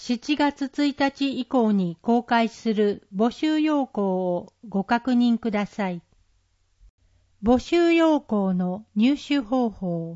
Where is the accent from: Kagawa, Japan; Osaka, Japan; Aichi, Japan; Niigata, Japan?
Aichi, Japan; now in Matsusaka, Japan; 私は愛知県出身ですが、以前民間企業に勤めていた時に、松阪で働く機会がありました。